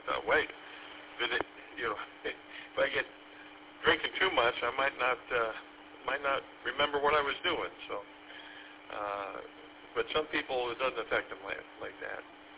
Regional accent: East Coast, United States; I grew up on the East Coast, so we used to go on the East Coast of the United States, so we used to go surfing.

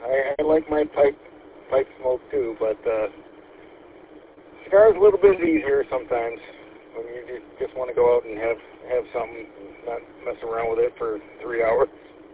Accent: Troy, Michigan, United States; I grew up in Troy. I'm well familiar with the whole area.

